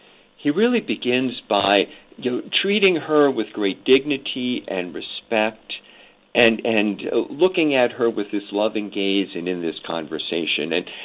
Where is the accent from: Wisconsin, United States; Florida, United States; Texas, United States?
Wisconsin, United States; You know, I grew up in Northeast Wisconsin, that great dairy state